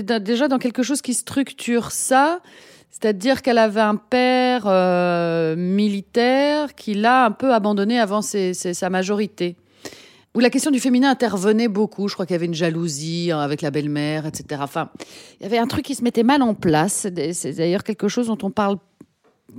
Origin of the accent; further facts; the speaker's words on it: Brussels, Brussels-Capital Region, Belgium; moved away as an adult; J'ai grandi en Belgique, à Bruxelles. Je suis restée à Bruxelles jusqu'à mes 28 ans. Donc c'est vraiment la ville que je connais le mieux